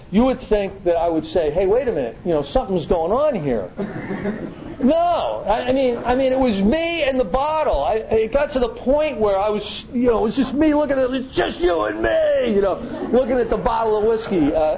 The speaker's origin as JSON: {"language": "English", "region": "Florida", "country": "United States", "said": "I'm a guy from Florida."}